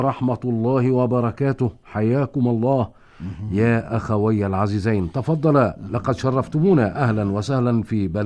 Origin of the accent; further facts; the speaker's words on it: Damascus, Damascus Governorate, Syria; ولدت في دمشق عام 1333، وأكملت دراسة الابتدائية والثانوية والجامعية في دمشق، حيث تخرجت من كلية الحقوق